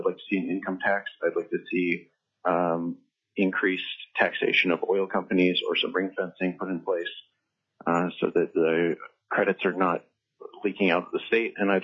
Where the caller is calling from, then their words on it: Juneau, Alaska, United States; I'm calling from Juneau, and I'm just here representing myself today.